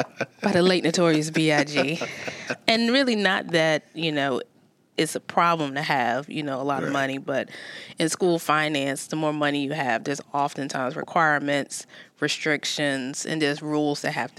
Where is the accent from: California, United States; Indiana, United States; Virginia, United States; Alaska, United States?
Virginia, United States; also born or lived in North Carolina; Born in North Carolina, but I was raised here in Virginia since I was two, so I kind of call Virginia home, really.